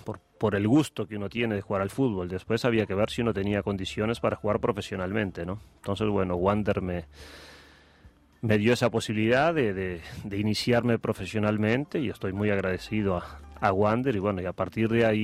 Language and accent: Spanish; Rivera, Uruguay; soy nacido en Rivera y, bueno, hice baby fútbol y, bueno, juveniles y mayores